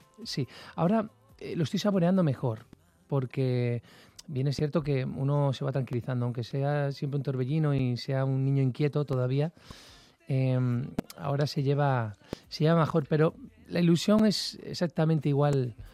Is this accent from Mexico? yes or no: no; Cantabria, Spain; now in Madrid, Spain; Cantabria, volver allí. En cuanto llegas, ves el mar, hueles a salitre, salir a mi casa, además tengo la suerte de vivir encima del mar